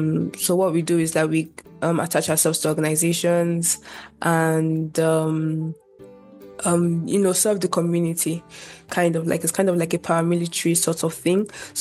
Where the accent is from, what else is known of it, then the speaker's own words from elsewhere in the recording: Nigeria; Okay, so yeah, I'm from Nigeria, and I joined the podcast late this year, around October.